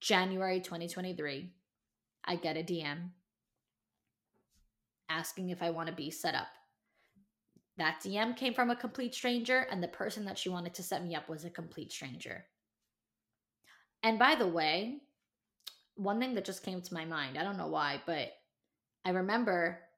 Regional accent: Staten Island, New York, United States; You know, I'm from Staten Island. I live in Staten Island now

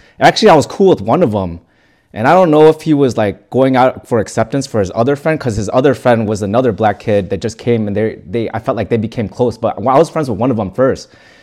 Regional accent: Chicago, Illinois, United States; Yeah, I was born in Chicago.

